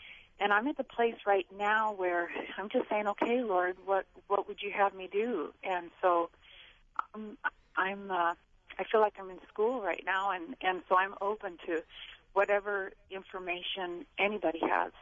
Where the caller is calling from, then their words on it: Sioux Falls, South Dakota, United States; Hello, this is I'm from Sioux Falls, and I just have a question for the gals about intimacy anorexia.